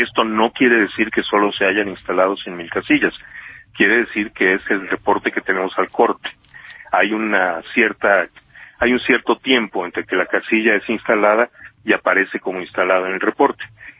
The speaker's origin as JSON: {"language": "Spanish", "region": "Yucatán", "country": "Mexico", "said": "pienso en Yucatán, así somos los yucatecos normalmente"}